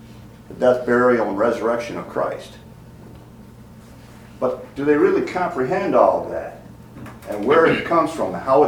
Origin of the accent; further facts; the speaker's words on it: Buffalo, New York, United States; but I'm from Buffalo, New York.